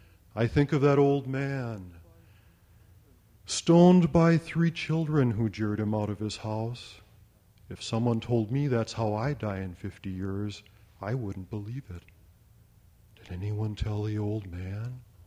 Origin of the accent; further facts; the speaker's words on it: Milwaukee, Wisconsin, United States; come here from my hometown of Milwaukee, Wisconsin.